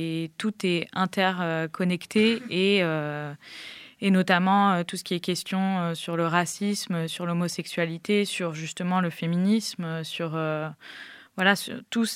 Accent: Réunion, France; moi j'ai été élevée à La Réunion, après je suis partie faire mes études, ensuite je suis revenue

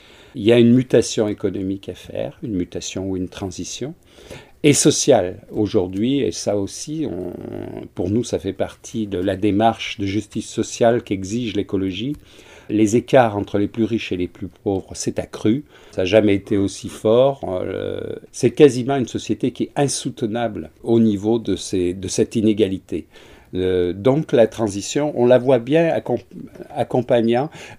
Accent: Auvergne-Rhône-Alpes, France; Moi, je pense, puisque je suis du Vercors

